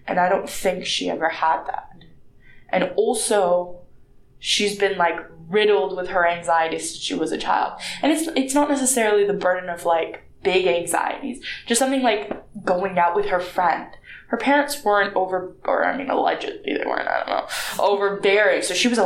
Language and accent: English; Canada; I grew up in Canada for 20 years. I'm basically, like, for all intents and purposes, I'm Canadian.